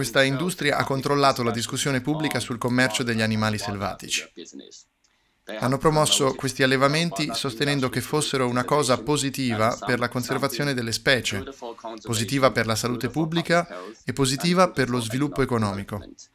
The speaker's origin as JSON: {"language": "Italian", "country": "China", "tie": "born or raised there", "said": "Io sono cresciuto in Cina"}